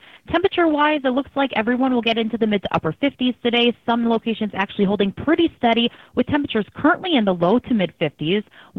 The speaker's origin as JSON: {"language": "English", "region": "Illinois", "country": "United States", "tie": "born or raised there", "said": "Definitely city roots. I grew up in the Chicago suburbs, so, and I lived in the city before"}